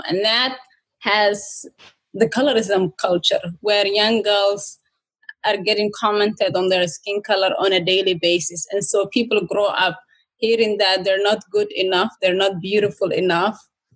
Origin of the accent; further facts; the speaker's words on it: Mogadishu, Banaadir, Somalia; now in Minnesota, United States; growing up in Mogadishu, growing up here in Minnesota, I could see people, that whole colorism become a culture.